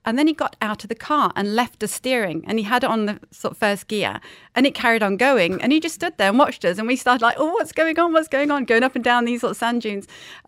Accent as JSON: {"language": "English", "region": "Dubai", "country": "United Arab Emirates", "tie": "born or raised there", "also_born_or_lived": "Sweden / Bahrain", "said": "I was born in Sweden and moved to Bahrain when I was three. When I was five, we moved to Dubai."}